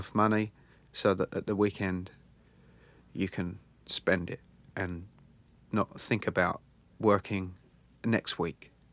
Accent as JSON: {"language": "English", "town": "Atlanta", "region": "Georgia", "country": "United States", "tie": "born or raised there", "said": "But when I was growing up in South Atlanta, yeah, I used to talk like"}